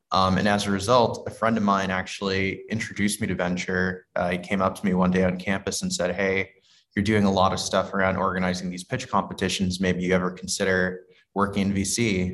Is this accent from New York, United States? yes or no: yes; New York City, New York, United States; I grew up in the Bronx in New York, so it's kind of coming full circle, joining Primary.